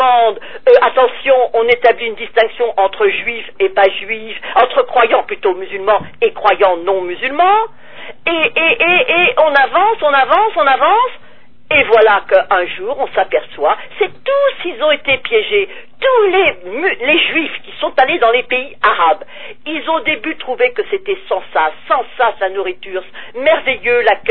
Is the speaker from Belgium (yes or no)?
no; France; born there; moi, je suis né en France